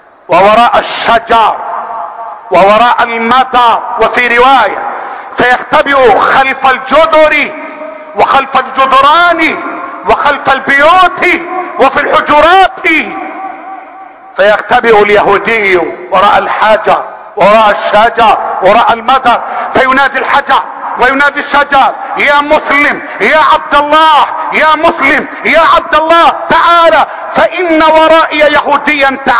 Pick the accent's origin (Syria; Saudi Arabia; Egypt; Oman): Egypt; اللهم احفظ بلدنا مصر